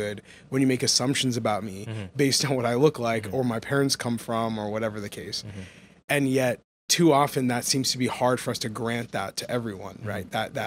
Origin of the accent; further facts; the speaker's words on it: Canada; born there; I was born in Canada, same age as me.